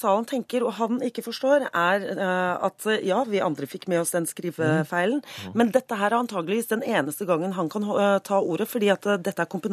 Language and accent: Norwegian; Oslo, Norway; jeg er jo da født og oppvokst i Oslo